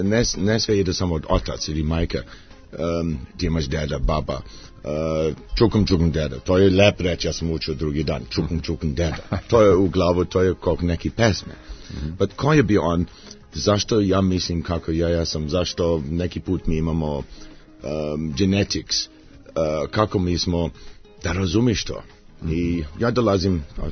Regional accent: Johannesburg, Gauteng, South Africa; born there; Serbian is a second language; Ja sam rođen u Južnoj Africi, u Johannesburg.

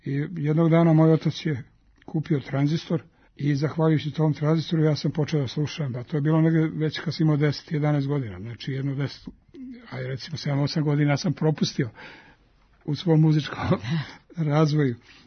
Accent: Pljevlja Municipality, Montenegro; born there; Ja sam rođen blizu Pljevalja, to je 3-4 km. Mi tada nismo imali struju

